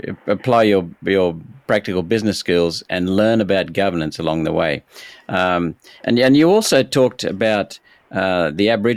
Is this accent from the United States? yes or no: no; India; born there; I was born in India.